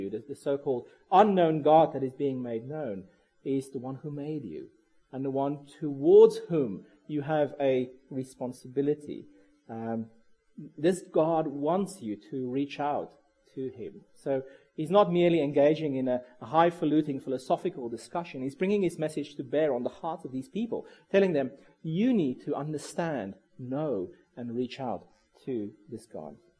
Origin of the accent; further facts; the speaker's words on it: South Africa; moved away as an adult; also born or lived in England; now in Australia; Throughout my life, I've lived for extended periods in three different countries. I'm from South Africa, lived for 8 years in England, and then now for the past 8 years in Australia.